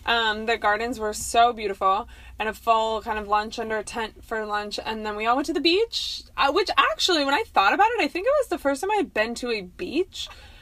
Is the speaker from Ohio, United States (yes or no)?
no; Arizona, United States; I mean, I'm from Arizona, so what do I know?